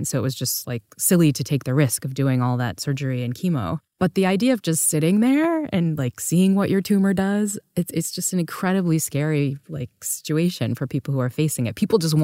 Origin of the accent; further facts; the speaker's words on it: United States; As you know, I'm an American. On behalf of my fellow Americans